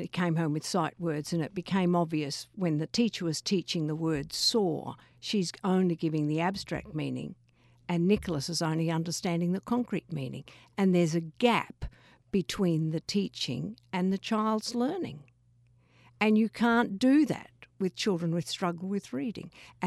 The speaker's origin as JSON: {"language": "English", "country": "Australia", "said": "in my world, being Australian, it comes with Captain Cook"}